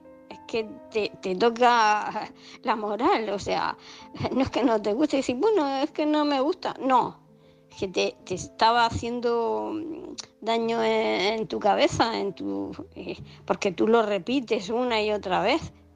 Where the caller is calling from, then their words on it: Murcia, Region of Murcia, Spain; de Murcia.